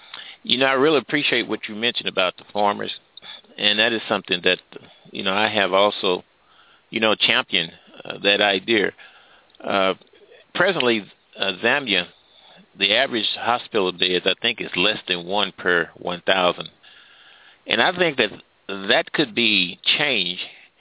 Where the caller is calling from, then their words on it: St. Louis, Missouri, United States; I'm calling from the United States in the state of Missouri, the city of St. Louis.